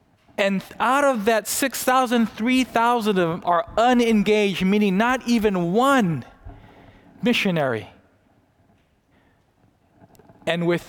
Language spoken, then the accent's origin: English; Taiwan; now in United States; I grew up in Taiwan on the mission field. And I remember coming back on furlough. Every 4 years, we'd come back home